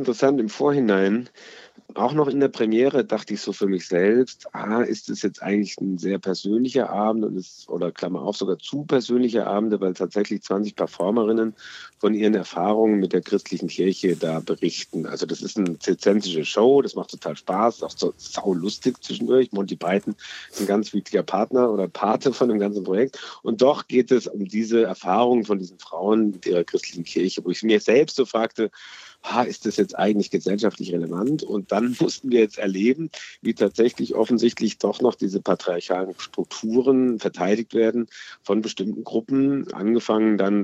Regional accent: Southern Germany, Germany; ich selbst bin Süddeutsche, bin auch katholisch aufgewachsen

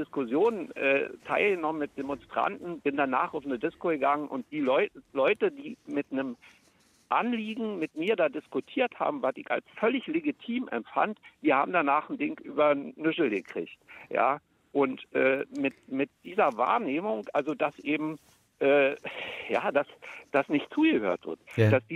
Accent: East Germany, Germany; Und ich meine, ich bin in der DDR aufgewachsen.

